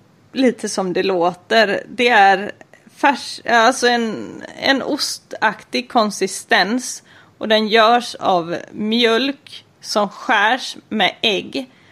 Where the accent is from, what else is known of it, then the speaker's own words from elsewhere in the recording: Flaten, Sweden; jag är ju från Flaten som är äggostens mecka.